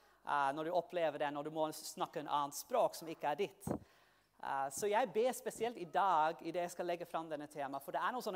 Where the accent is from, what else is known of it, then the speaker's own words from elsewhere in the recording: New Zealand; first language English; Norwegian is a second language; also born or lived in Netherlands; now in Norway; Jeg kommer jo fra New Zealand, som mange av dere vet, oppvokst i New Zealand, i hvert fall nederlandske foreldre. Så mitt første språk engelsk, og så lærte jeg nederlandsk når jeg kom til Nederland. Og så måtte jeg selvfølgelig lære norsk når jeg kom til Norge.